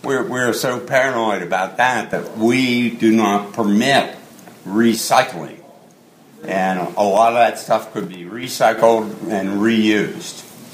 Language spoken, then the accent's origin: English; Altoona, Pennsylvania, United States; that was invented by a guy from my hometown, Altoona, Pennsylvania.